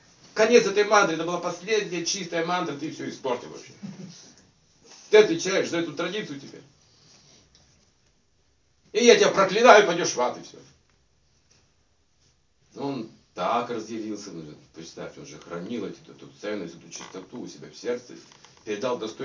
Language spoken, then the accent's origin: Russian; Kazakhstan; Ну, мы из Казахстана. Это как его религия? Ну, мусульманский, так сказать.